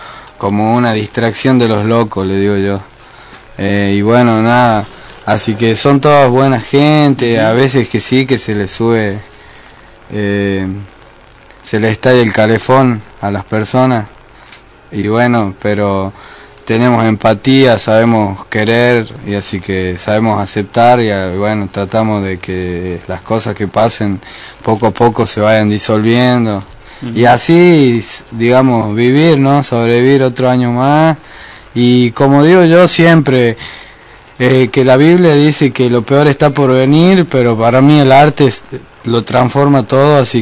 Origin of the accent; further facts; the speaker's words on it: San Fernando del Valle de Catamarca, Catamarca, Argentina; soy de acá de Catamarca de San Fernando, de los barrios y del centro.